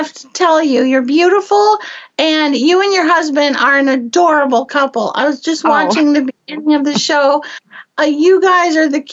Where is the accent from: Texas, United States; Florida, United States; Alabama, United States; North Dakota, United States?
Florida, United States; Miami; and I was raised in Miami, so all my neighbors were Cubans who had come over to Miami for freedom on rafts from communist Cuba.